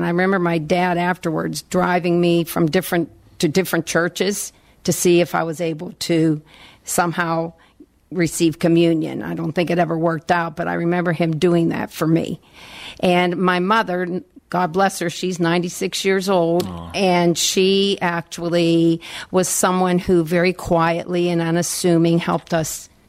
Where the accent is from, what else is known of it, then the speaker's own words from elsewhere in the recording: Natrona Heights, Pennsylvania, United States; Yes, I enjoyed growing up in Natrona Heights.